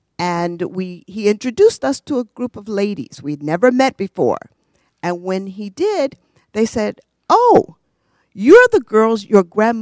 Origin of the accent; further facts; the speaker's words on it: New York City, New York, United States; I went to elementary and junior high school in Harlem.